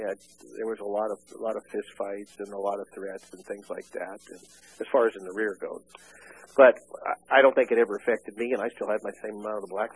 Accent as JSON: {"language": "English", "town": "Springfield", "region": "Oregon", "country": "United States", "tie": "born or raised there", "said": "I had growing up in Springfield, Oregon, I'd only known one black family in my life"}